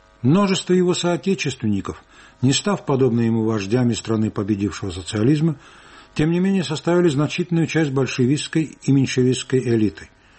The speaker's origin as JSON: {"language": "Russian", "country": "Georgia", "said": "Кто мы такие, грузины?"}